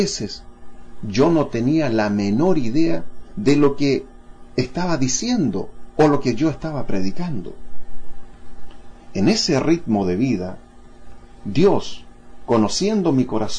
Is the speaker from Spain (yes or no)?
no; Chile; Fui miembro de una iglesia evangélica en mi país de Chile durante aproximadamente unos 30 años